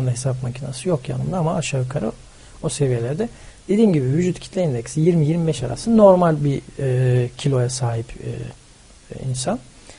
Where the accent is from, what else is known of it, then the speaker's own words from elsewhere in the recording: Belgium; moved away as an adult; now in Istanbul, Turkey; Birkaç aydır Türkiye'deyim. Evet. Belçik dediğiniz gibi Belçika'da doğdum, evet. Büyüdüm.